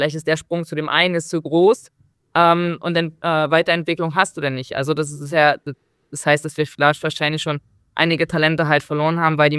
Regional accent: Magdeburg, Saxony-Anhalt, Germany; Ich bin ein Magdeburger Kind.

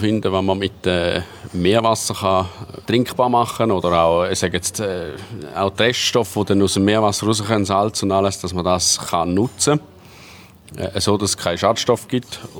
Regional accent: Switzerland; bei uns in der Schweiz

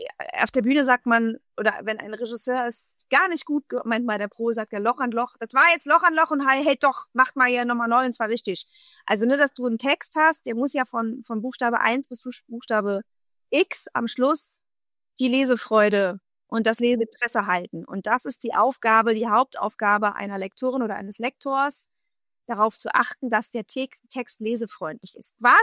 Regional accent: Berlin, Germany; accent: Berlin; Nee, ich habe da 9 Jahre gewohnt. Aber ich habe den Berliner Dialekt schon früher.

